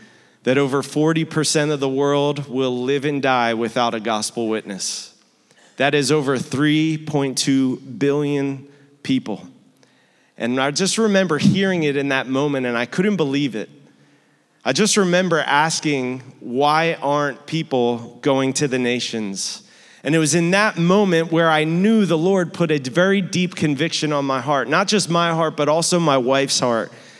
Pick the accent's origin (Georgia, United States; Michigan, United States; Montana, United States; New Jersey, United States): New Jersey, United States; Cape May; I grew up here in Cape May. From ages 0 to 18